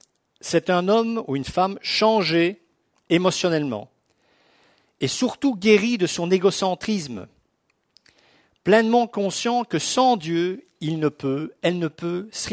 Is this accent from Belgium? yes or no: yes; Brussels, Brussels-Capital Region, Belgium; moi, je suis un homme de la ville, hein, je suis bruxellois à la base. Moi, je suis en Brendaleuse, à 40 km de Bruxelles.